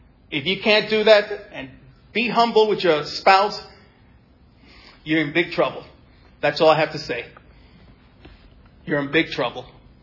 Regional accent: New York City, New York, United States; I am so proud and happy I grew up in New York City.

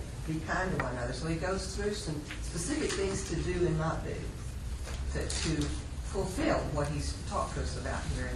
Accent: United States; I think living growing up in America, we think, nobody's going to trample on my rights.

